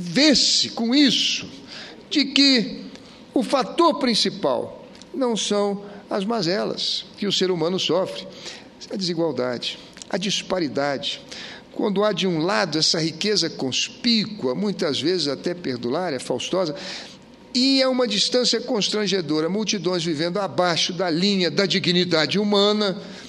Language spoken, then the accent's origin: Portuguese; Rio de Janeiro, Brazil; devolveu ao povo da minha terra uma cidadania que havíamos perdido, uma esperança que já não tínhamos mais. Hoje, o povo do Rio consegue deslumbrar nos horizontes da esperança a construção da cidade maravilhosa